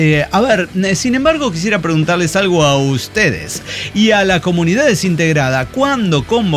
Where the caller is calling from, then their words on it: Buenos Aires, Argentina; de Nazca, Buenos Aires, Argentina.